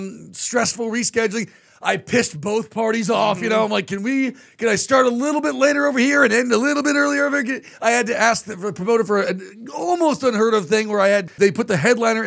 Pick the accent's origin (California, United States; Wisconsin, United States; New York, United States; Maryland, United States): California, United States; Irvine; that happened to me when I played the Irvine Improv for my hometown crowd.